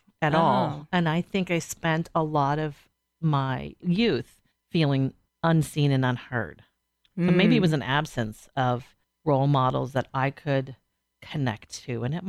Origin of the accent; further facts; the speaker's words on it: Alaska, United States; also born or lived in Washington; I grew up in Alaska and then around here on the Hood Canal. So I've spent most of my life either up north or around this area, Seattle, Olympia, the Hood Canal.